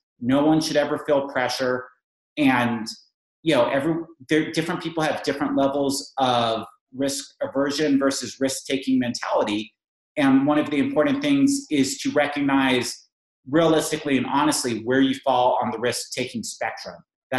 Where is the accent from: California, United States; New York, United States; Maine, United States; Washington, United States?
California, United States; I grew up in Silicon Valley, and I had the entrepreneurial itch.